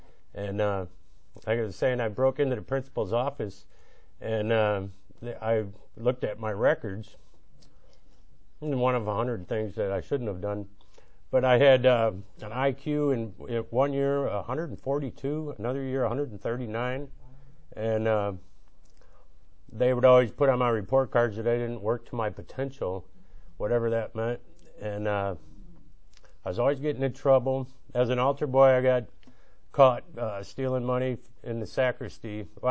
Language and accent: English; Chicago, Illinois, United States; And anyway, I was born in Chicago. I had two older brothers, Rick and John, and a younger brother, Joe, and two sisters, Janice and Joan. And it truly was a great upbringing.